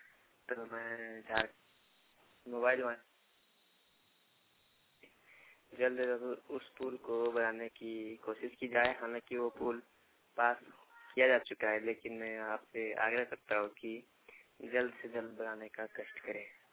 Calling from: Ghatiyari, Jharkhand, India; मैं घटियारी से बोल रहा हूँ, थाना जसीली, जिला देवघर, झारखंड। हमारे यहाँ गांव से एक नदी गुजरा हुआ है, उस नदी में पुलवा नहीं है

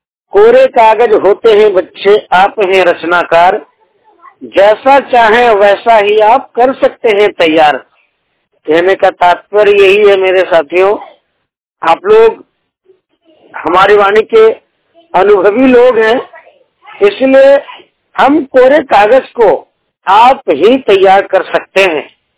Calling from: Dhandu, India; मैं ग्रामीण क्षेत्र से बात कर रहा हूँ। मेरा गांव का नाम ढांडू है, पंचायत गोविंदपुर है, प्रखंड राजनगर है।

